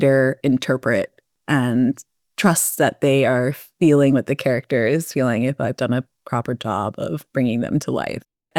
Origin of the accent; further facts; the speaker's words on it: Minnesota, United States; growing up in Minnesota and being a teenager there in this wealthy suburb, we had access to all of these boats and jet skis